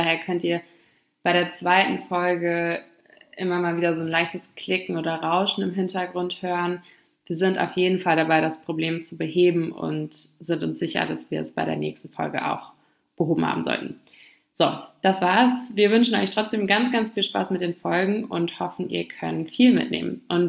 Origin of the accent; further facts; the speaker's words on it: Berlin, Germany; ich komme aus Berlin